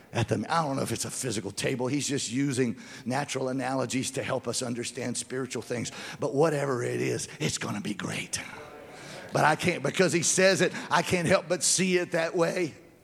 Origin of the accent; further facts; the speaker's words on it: Louisiana, United States; Boy, I grew up in South Louisiana.